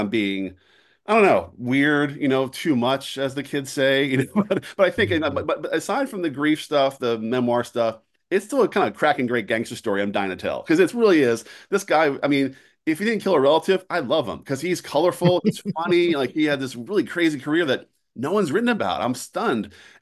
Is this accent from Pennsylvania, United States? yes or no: yes; Philadelphia, Pennsylvania, United States; The truth is, I was born and raised in Philly. I'm a lifelong Philly. I lived there more than any other place in my life, and I still feel like an outsider.